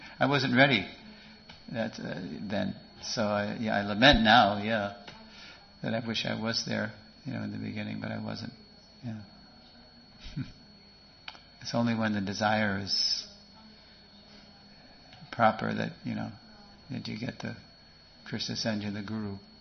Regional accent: New York, United States; I was born in New York. I never liked the place. It always struck me as a dungeon of demons. My first memory in New York was looking down 13 stories down this apartment building to the street and being terrified.

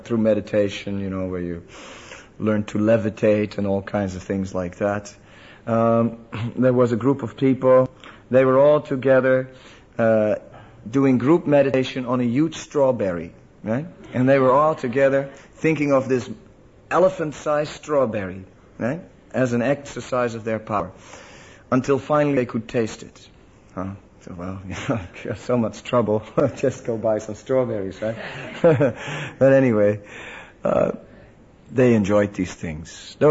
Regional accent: Amsterdam, North Holland, Netherlands; I was from Amsterdam, and that should say enough in itself, right? I think everyone understands what it's like to grow up in Amsterdam and just, to have too much money in your pocket and not knowing what to do with it.

